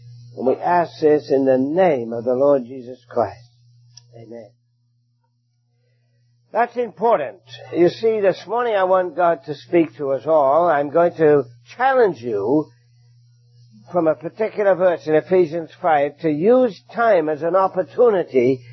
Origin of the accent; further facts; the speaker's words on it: England, United Kingdom; now in Hamilton, Canada; We came from England, grew up in an assembly like this in England, and came to Canada